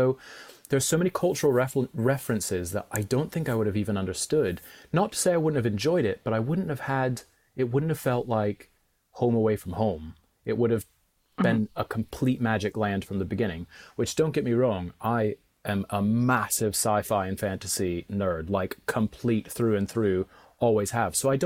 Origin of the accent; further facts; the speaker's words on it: United States; now in United Kingdom; because I'm from America originally. And I know, I'm sorry. I am now a British citizen, but I am from America originally.